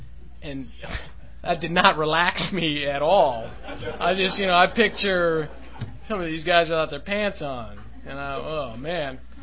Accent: California, United States; When I was in Spain, I was raised in America. I had American history crammed down my throat. I had a very American perspective.

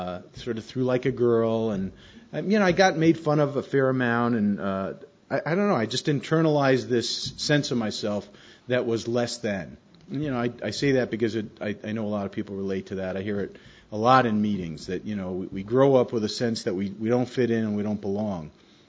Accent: New York, United States; born or raised there

